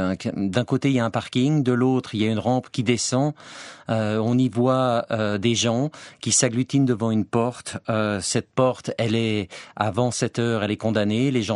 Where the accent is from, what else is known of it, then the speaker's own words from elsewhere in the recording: Geneva, Switzerland; born there; Habitant à l'époque à Zurich, je me suis dit qu'il serait plus facile de travailler à Genève, ma ville natale